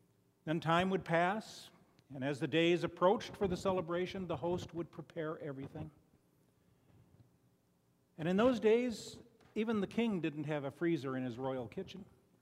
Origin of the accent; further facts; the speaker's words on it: Chicago, Illinois, United States; I come from Chicago, and we share a resident, because Chicago is the home of Al Capone